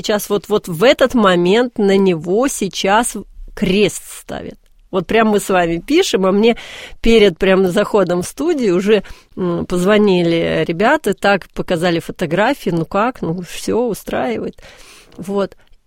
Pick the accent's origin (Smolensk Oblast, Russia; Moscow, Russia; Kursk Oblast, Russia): Moscow, Russia; вообще я родилась и выросла в Москве, и в 4 поколениях мы москвичи, мои предки здесь владели заводами и доходными домами в Москве